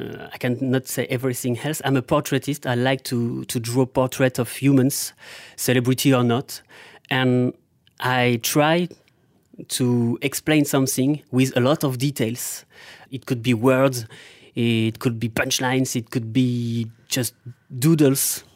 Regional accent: Troyes, Grand Est, France; English is a second language; I'm from Troyes, a small town 200 kilometers at the east of Paris, mm-hmm. in Champagne region.

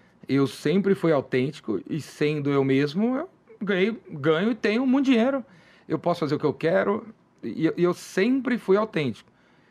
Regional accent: São Paulo, Brazil; Eu sou um cara de São Paulo, paulistano, corintiano e tal. Cresci aqui perto, na Aclimação, bairro de classe média.

